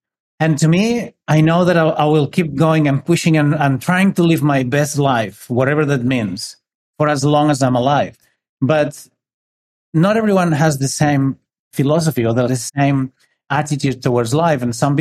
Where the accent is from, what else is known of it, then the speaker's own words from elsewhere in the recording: Spain; I'm from Spain. I grew up in a little city